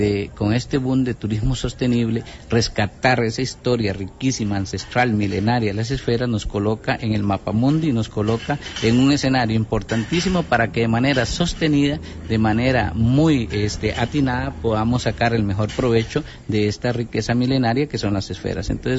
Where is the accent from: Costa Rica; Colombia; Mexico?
Costa Rica; que se lleven una muy grata impresión de lo que somos los costarricenses